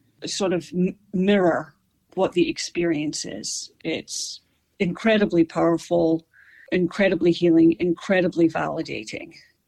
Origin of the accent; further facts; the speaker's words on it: Scotland, United Kingdom; I'm from Scotland.